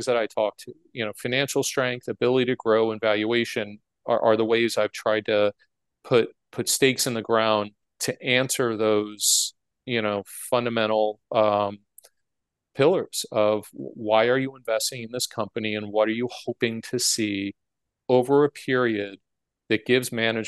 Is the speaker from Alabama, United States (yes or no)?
no; Detroit, Michigan, United States; and this is my background growing up in Detroit in an auto family